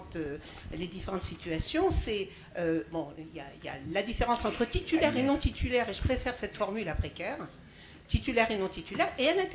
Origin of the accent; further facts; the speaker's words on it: Nanterre, Île-de-France, France; Je suis de Nanterre, décidément, tout le monde, voilà, il y a beaucoup de Nanterrois ici.